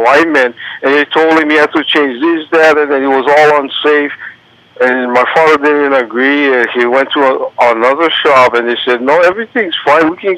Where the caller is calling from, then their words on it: Kihei, Hawaii, United States; I'm calling from Kiev because I'm in Maui this week.